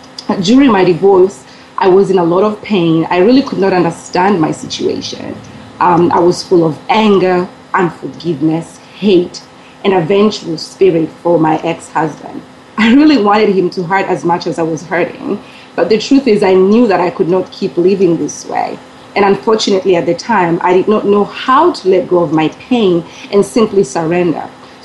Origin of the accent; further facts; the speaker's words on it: Kenya; now in Philadelphia, United States; I am originally from Kenya, but I currently live in Philadelphia in the United States.